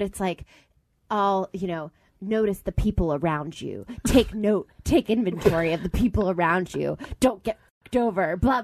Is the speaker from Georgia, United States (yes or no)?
yes; Atlanta, Georgia, United States; And they shot it in my hometown.